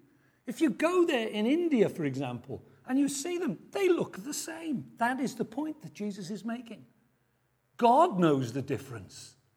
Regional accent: Wales, United Kingdom; Romney Marsh sheep, they tell me it's the best lamb in the world, but I'm Welsh, and I know better.

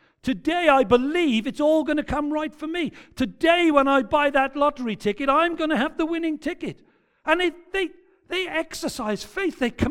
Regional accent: Wales, United Kingdom; we'll be as short as any Welshman can be. You do understand that, don't you? A Welsh minute is about twice as long as an English minute.

